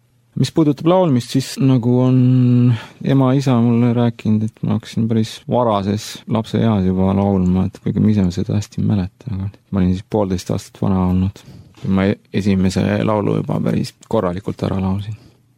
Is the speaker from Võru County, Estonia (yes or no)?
yes; Antsla, Võru County, Estonia; born there; Sündisin ma Võrumaa pisikeses linnas nimega Antsla.